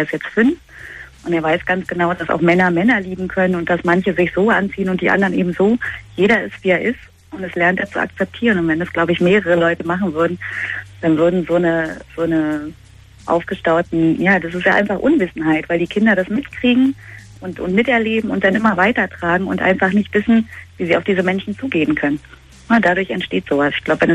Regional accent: Berlin, Germany; Ich komme aus Berlin.

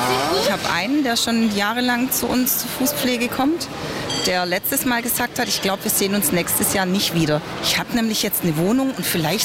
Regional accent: Weinstadt, Baden-Württemberg, Germany; ich komme aus Weinstadt

